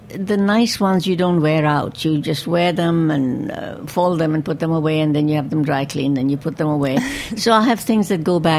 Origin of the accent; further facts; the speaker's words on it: India; especially mangoes and tamarinds and all those sour things that we as Indian kids love.